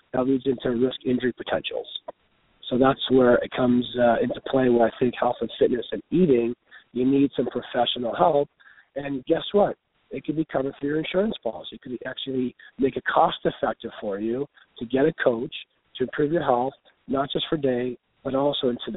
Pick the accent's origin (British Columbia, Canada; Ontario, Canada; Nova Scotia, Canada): Ontario, Canada; I grew up in Southern Ontario.